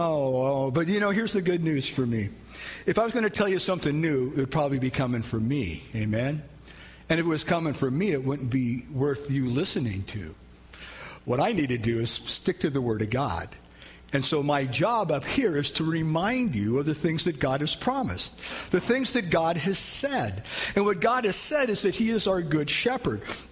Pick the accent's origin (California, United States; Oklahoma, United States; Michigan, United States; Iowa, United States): Iowa, United States; There was a song that I sang growing up in Iowa.